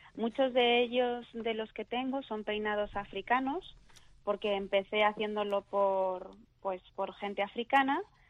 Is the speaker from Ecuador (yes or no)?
no; Spain